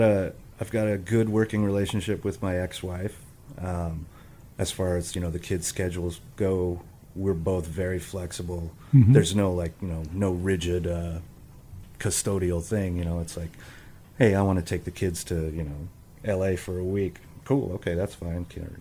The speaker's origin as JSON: {"language": "English", "town": "Albuquerque", "region": "New Mexico", "country": "United States", "tie": "born or raised there", "also_born_or_lived": "Grand Forks, North Dakota", "said": "I guess I did most of my growing up in Albuquerque. Moved around a lot. My dad was in the Air Force. Okay. I was born in Grand Forks, North Dakota, but I think I spent the first year of my life there"}